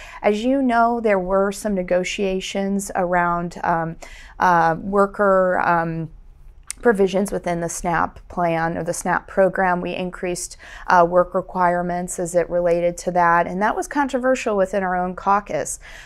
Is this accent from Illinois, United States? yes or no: yes; Illinois, United States; and I look at my home state of Illinois and recognize that agriculture is our number one economic driver.